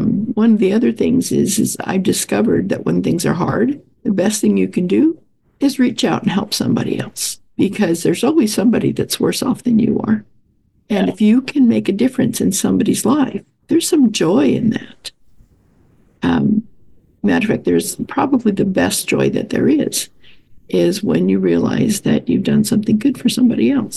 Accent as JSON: {"language": "English", "region": "California", "country": "United States", "said": "And I'm from Southern California, and my husband is from upstate New York, so we're clear across the country from each other."}